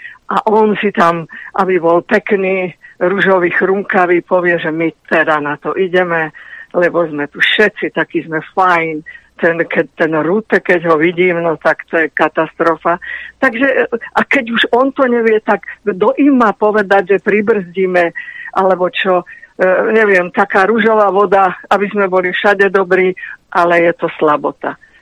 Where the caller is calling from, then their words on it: Žilina, Žilina Region, Slovakia; Dobrý deň, ja som posluchačka zo Žiliny